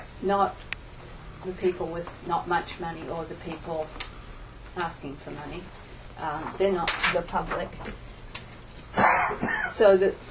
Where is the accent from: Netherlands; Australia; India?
Australia; Sydney, New South Wales; I'm from Sydney, and I sort of know the mentality about sport.